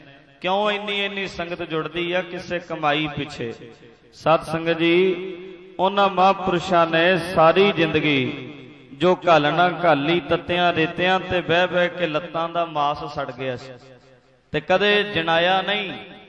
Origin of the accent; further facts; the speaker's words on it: Punjab, India; ਮੇਰੇ ਪਿੰਡ ਦੇ ਕੋਲ ਦਿਆਲਗੜ੍ਹ ਜੱਸੜਵਾਲ ਢੱਡਰੀਆਂ ਦੇ ਨਾਲ ਹੀ ਪੈਂਦਾ ਹੈ